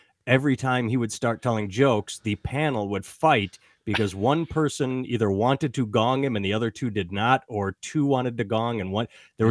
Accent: Madison, Wisconsin, United States; born there; now in Iowa City, United States; Because I was born in Madison. I now live in Iowa City. It's like a mini Madison, same sort of college vibe, but smaller.

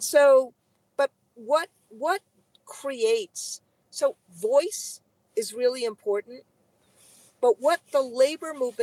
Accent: United States; I am very proud to be an American. I love being an American. I am a patriotic American.

